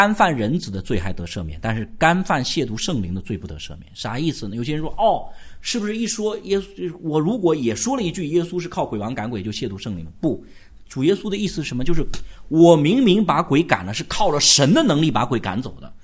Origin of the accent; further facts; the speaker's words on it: China; 我们中国人这方面，因为原来这个人际关系太冷淡，所以对祝福人特别不习惯